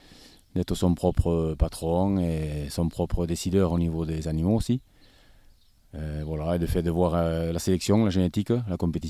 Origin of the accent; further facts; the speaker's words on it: Garravet, Occitanie, France; born there; Oui, mais je suis né à Garavet, à Lombès plus exactement.